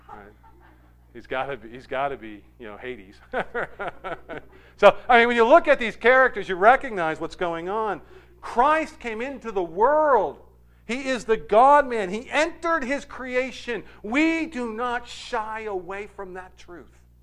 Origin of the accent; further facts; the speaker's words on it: Scotland, United Kingdom; being a Scottish man, if he came to the Scots, we would have rejected him too.